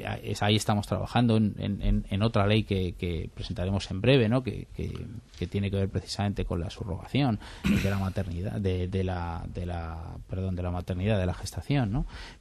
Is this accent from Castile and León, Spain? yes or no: no; Madrid, Community of Madrid, Spain; yo ejerzo de madrileño porque soy madrileño, y es verdad.